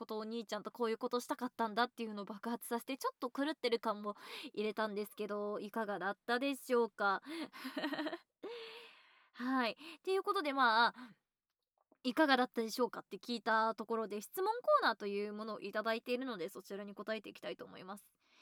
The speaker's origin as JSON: {"language": "Japanese", "region": "Gunma", "country": "Japan", "said": "私群馬の人間なんですけど、群馬県ってだるまが有名なので"}